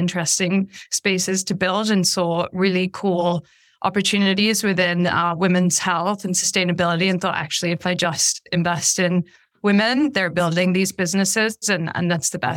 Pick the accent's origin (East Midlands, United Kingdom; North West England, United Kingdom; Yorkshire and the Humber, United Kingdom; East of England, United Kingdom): North West England, United Kingdom; Liverpool; now in London, United Kingdom; I'm half Yemeni, half Irish. I grew up in Liverpool in the north of England, London-based.